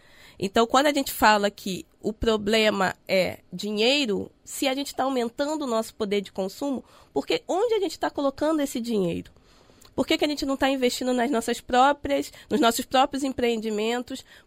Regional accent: São Gonçalo, Rio de Janeiro, Brazil; Eu venho do Jardim Catarina. O Jardim Catarina é um bairro de São Gonçalo, município, né? Do nosso querido estado do Rio de Janeiro. E na época, 1982, quando eu nasci, há 36 anos atrás, era considerada a maior favela plana da América Latina.

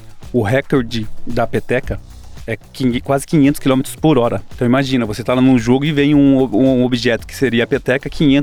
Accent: Campinas, São Paulo, Brazil; born there; Eu nasci em Campinas, São Paulo, interior de São Paulo. Eu estou com 43 anos hoje.

